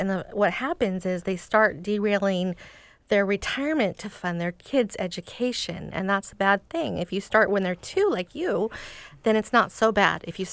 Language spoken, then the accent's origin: English; Seattle, Washington, United States; I grew up in Seattle, went to schools around here, Blanchett High School, which is now Bishop Blanchett, and then community college, and just been working around Seattle my whole life.